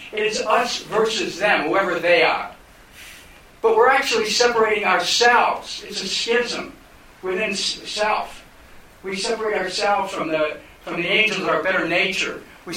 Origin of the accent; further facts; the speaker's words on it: Cleveland, Ohio, United States; So I'm from Cleveland, where there's a lot of European ethnics, a lot of veterans groups.